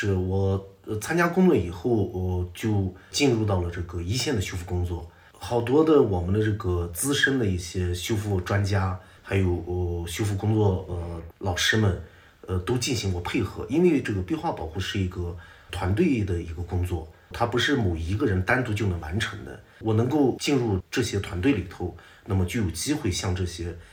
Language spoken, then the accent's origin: Chinese; Dunhuang, Gansu, China; 我出生在敦煌，从小也是在敦煌成长